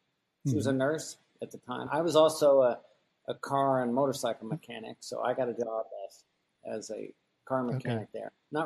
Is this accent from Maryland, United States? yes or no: yes; Bethesda, Maryland, United States; also born or lived in Taiwan; So I was born in Taiwan, and in between these trips to different countries, we would live in Bethesda, Maryland, because it was close to Washington, D.C., the headquarters for the State Department. And we'd be in Maryland for a couple years and then would go for 3 or 4 years overseas.